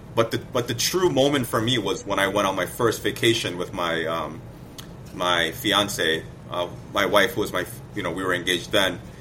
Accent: Seoul, South Korea; now in New York, United States; It's the name of my hometown in Seoul, South Korea.

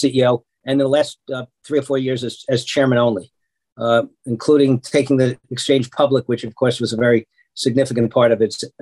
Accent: New York, United States; So I grew up in the New York area.

